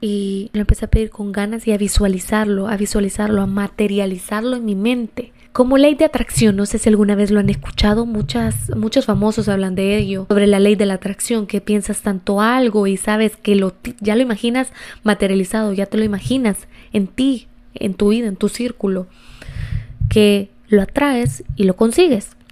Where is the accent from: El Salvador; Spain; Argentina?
El Salvador; He escuchado muchas influencers de diferentes países también, no solo El Salvador, de donde yo soy